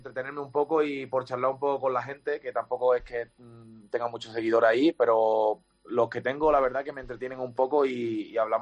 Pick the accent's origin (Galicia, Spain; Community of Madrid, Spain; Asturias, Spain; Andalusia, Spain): Andalusia, Spain; La Palma del Condado; accent: La Palma del Condado; Sí, exactamente de ahí, de La Palma del Condado.